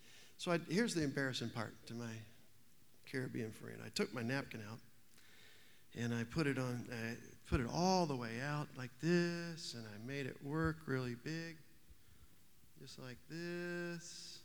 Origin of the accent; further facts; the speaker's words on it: the South, United States; I grew up in the South, and some of you understand this, some of you won't.